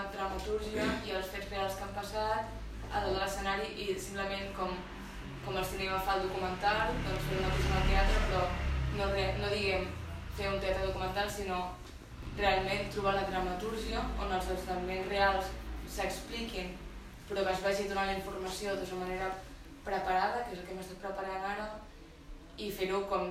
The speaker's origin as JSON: {"language": "Catalan", "region": "Catalonia", "country": "Spain", "moved": "yes", "lives_now": "Berlin, Germany", "said": "Jo sóc catalana i ella és alemana, de fet vivim les dues a Berlín i fem teatre allà a Berlín"}